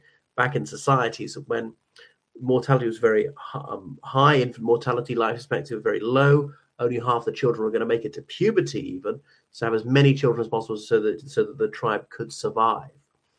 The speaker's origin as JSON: {"language": "English", "country": "Ireland", "said": "from Ireland."}